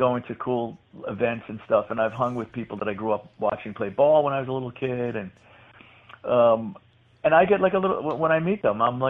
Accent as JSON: {"language": "English", "town": "The Bronx", "region": "New York", "country": "United States", "tie": "born or raised there", "said": "I mean, I grew up in the Bronx, so that just makes me a talker right from the get go."}